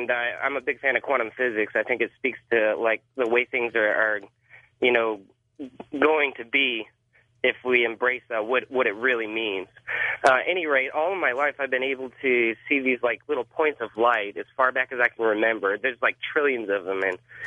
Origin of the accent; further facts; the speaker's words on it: San Antonio, Texas, United States; I'm from San Antonio.